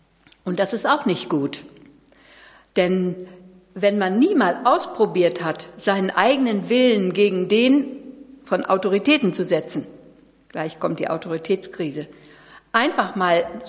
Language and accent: German; West Germany, Germany; ich bin ja aus dem Westen und da war diese antiautoritäre Erziehung seit den 70er Jahren.